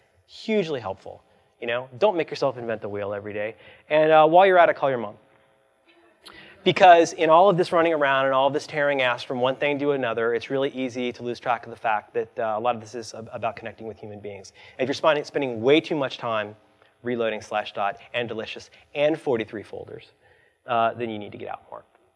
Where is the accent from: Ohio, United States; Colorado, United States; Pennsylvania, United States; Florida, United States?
Florida, United States; So, like, growing up in Florida, you know, I only know what I learned from TV